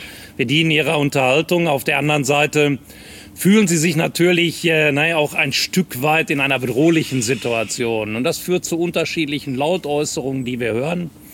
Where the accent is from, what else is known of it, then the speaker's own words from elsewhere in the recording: Bochum, North Rhine-Westphalia, Germany; ich bin gebürtiger Bochumer, ja, bin tatsächlich gesehen bis auf 2 Jahre, die ich studienmäßig gesehen mal in der wunderschönen Stadt Regensburg in Bayern verbracht habe, war ich die größten Teile meines Lebens auch tatsächlich hier in Bochum.